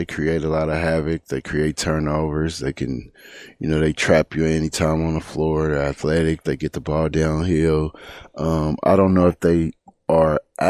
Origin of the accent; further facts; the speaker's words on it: Kansas City, Missouri, United States; having a bunch of friends and family getting to come and see me coach for the first time back in my hometown.